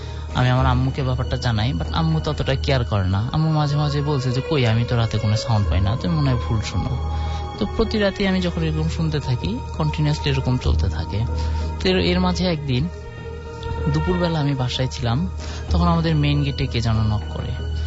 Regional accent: Mirpur, Dhaka Division, Bangladesh; আমি মিরপুর থেকে এসেছি

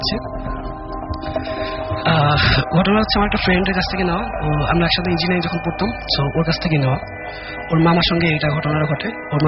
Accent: Khulna, Khulna Division, Bangladesh; now in Dhaka, Bangladesh; আমার home town খুলনাতে, আমি এসেছি ঢাকা বসুন্ধরা ব্লক থেকে।

